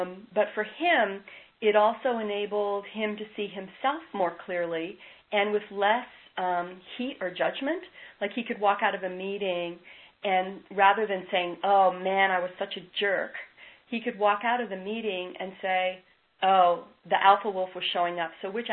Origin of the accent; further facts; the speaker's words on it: Canada; I'll use a hockey metaphor since I'm Canadian.